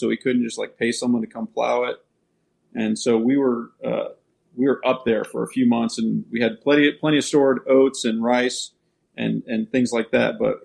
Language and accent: English; California, United States; especially being a military guy, growing up in the Emerald Triangle.